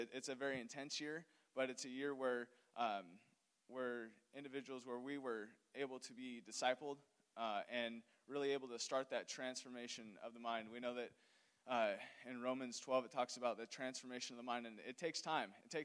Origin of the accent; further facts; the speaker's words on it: South Gate, California, United States; We're from Southgate, California, just about 30 minutes south of here without traffic.